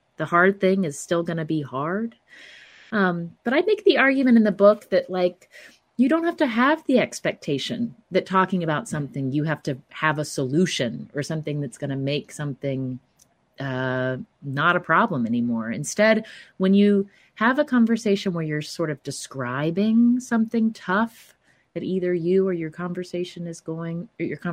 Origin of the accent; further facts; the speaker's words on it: the South, United States; I'm from the Southern U.S. and we don't talk directly about tough things. I didn't grow up doing that in my family either.